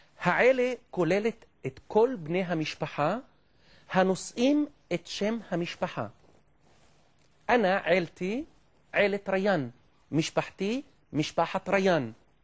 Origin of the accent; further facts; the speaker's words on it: Kafr Bara, Central District, Israel; הרשו לי להזמינכם אל כפר מולדתי, כפר ברא.